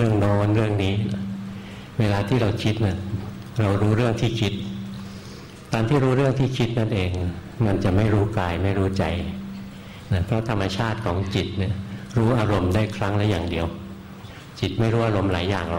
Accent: Bangkok, Thailand; บ้านเกิดหลวงพ่ออยู่แถวนี้แหละอยู่แถววรจักรนี่เองตอนเด็กๆ เดินผ่านโรงพยาบาลกลางเป็นประจำเลย

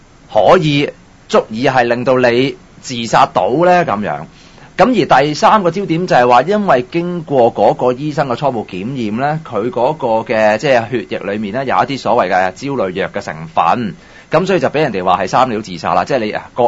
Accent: Hong Kong; 即對於我們香港人來講呢，有什麼的看法呢

